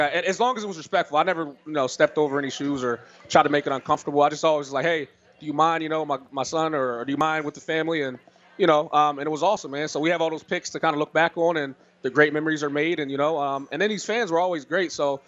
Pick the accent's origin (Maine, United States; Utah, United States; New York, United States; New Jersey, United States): New Jersey, United States; Eagles fan. I was a big Eagles fan.